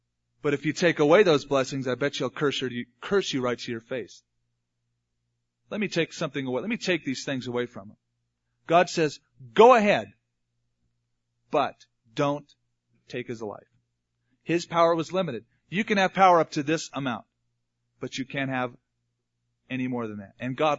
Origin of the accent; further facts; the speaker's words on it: California, United States; When I grew up in California, we had a bunch of them around our house.